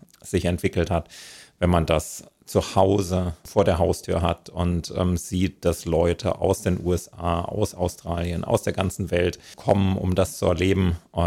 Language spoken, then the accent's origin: German; Spain; Ich komme aus Spanien